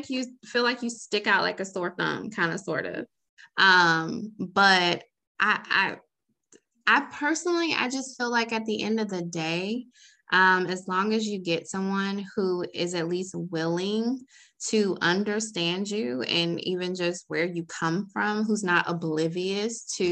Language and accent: English; Atlanta, Georgia, United States; I grew up in Atlanta, but when I moved to Florida